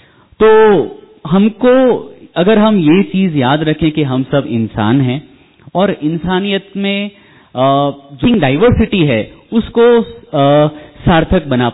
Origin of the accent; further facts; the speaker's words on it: Kutch, Gujarat, India; Yes, मैं भी कच्छ से हूं।